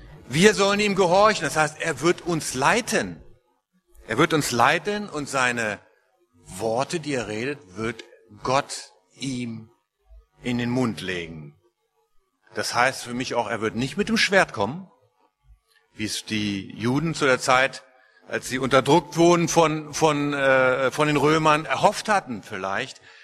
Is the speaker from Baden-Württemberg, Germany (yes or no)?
no; Lower Saxony, Germany; Ich komme aus Niedersachsen und hatte Maschinenbau studiert und war in München für eine Studienarbeit